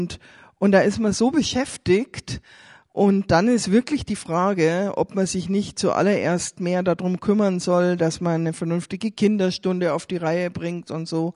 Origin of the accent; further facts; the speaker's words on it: Freilassing, Bavaria, Germany; Ich komme aus Freilassing.